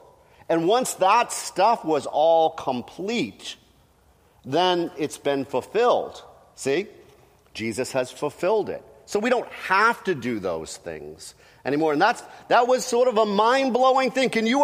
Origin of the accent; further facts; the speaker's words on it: New England, United States; I grew up in New England, and so my family, they were all Red Sox fans.